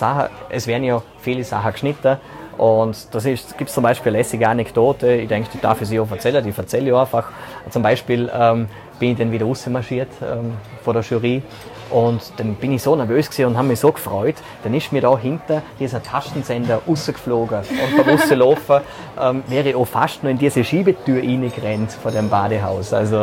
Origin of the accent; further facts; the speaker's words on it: Vorarlberg, Austria; das ist für mich schon eine Ehre, als Vorarlberger dort dabei gewesen.